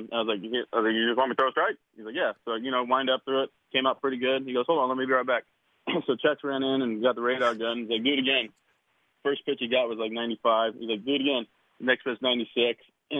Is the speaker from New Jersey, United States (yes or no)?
no; Corona, California, United States; also born or lived in Anaheim; I was born in Anaheim, you know, moved out to Corona around, you know, age 10. So I was an Anaheim kid. All my family still lives in Anaheim, you know, my cousins and stuff.